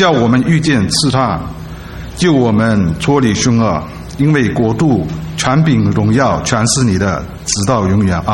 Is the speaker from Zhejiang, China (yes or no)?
yes; Zhejiang, China; now in Tenafly, United States; 现住 Tenafly， 我来自中国大陆的浙江。我年轻时候也接触过基督教，也拜读过圣经，特别是在上海读书和来美国后有段时间